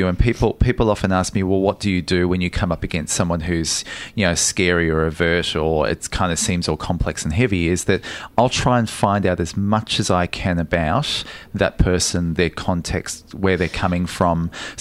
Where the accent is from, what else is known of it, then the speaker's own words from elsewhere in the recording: Geelong, Victoria, Australia; Growing up in Geelong...